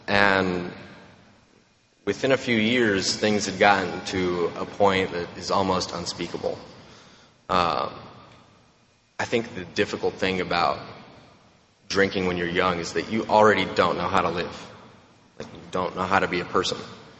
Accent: Romania; But I'm from Romania, which is not a very nice place. Romania. See, she didn't even know my country.

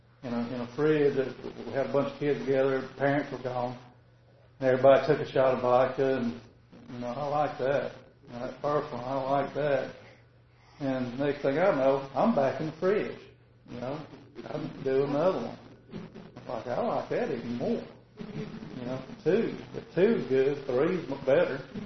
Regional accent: Louisiana, United States; born there; I was born in Louisiana, lived in a small town, small neighborhood, and just didn't fit in with anybody.

